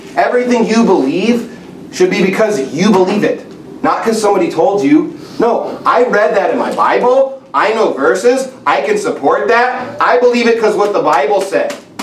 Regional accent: Texas, United States; I grew up in Texas, and I was going to an independent Baptist church there.

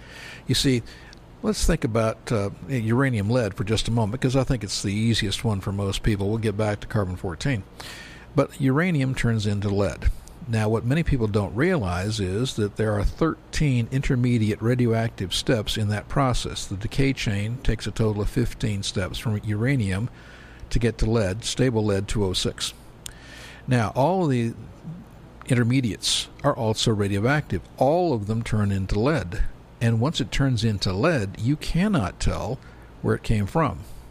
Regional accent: California, United States; And I'm from California.

